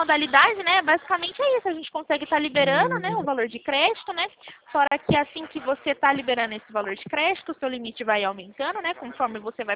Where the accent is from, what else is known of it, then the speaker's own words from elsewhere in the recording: Itatiba, São Paulo, Brazil; Eu sou de Itatiba.